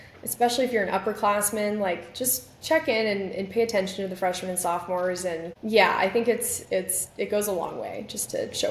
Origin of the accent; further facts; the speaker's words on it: Arizona, United States; Like there was just, I'm from Arizona. Like that was just not gonna happen.